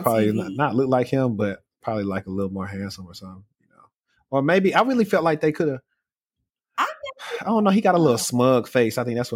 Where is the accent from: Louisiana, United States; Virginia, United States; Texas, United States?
Louisiana, United States; Shreveport; Like I love like Detroit people. I'm from Shreveport, Louisiana.